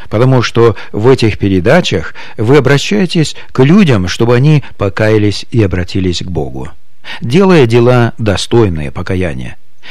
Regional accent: Almaty, Kazakhstan; born there; Я родился в Казахстане, в городе Алматы.

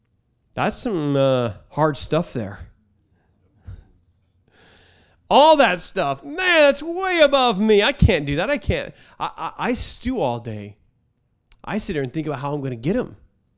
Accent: Seattle, Washington, United States; I'm from Seattle. I'm in my bubble.

